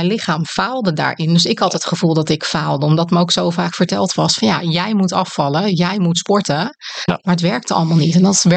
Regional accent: Netherlands; ik ben 44. Ik kom uit Nederland. Ik woon in het midden van het land

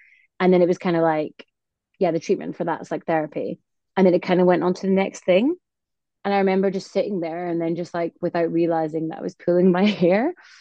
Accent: Scotland, United Kingdom; now in London, United Kingdom; I am originally from Scotland, and I live down in London and work as a GP.

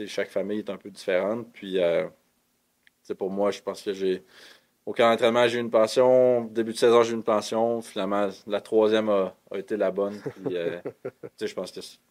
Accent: Saint-Cyprien, Quebec, Canada; also born or lived in Rivière-du-Loup; à la base, je viens de Saint-Cyprien, qui est un petit village d'environ 1000 personnes, environ à 40 minutes de Rivière-du-Loup.

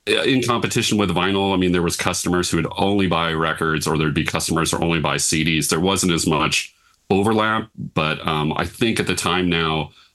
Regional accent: Portland, United States; I'm from Portland

